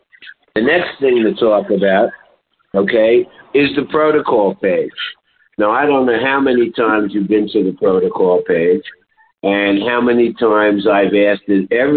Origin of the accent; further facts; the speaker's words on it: New York City, New York, United States; the sauce that he prefers, I grew up eating in Lower Manhattan in Little Italy